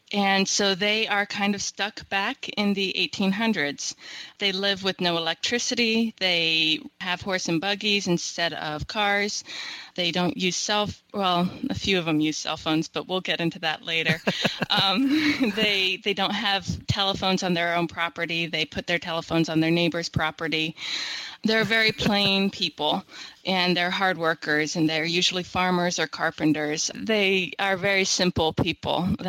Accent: Lancaster, Pennsylvania, United States; Well, Lancaster, when I tell people that I'm from Lancaster, which is pronounced Lancaster, not Lancaster, sorry, that's a little thing that Lancastrians have.

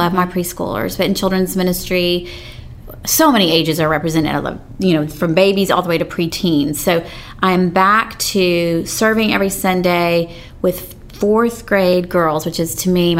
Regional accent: United States; us Americans are just always fascinated to hear them talk and they're so eloquent in their articulation

